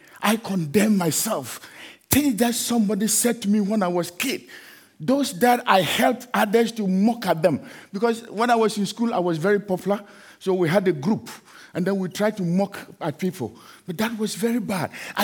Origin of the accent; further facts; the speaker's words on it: Ghana; I come from West Africa, a country called Ghana.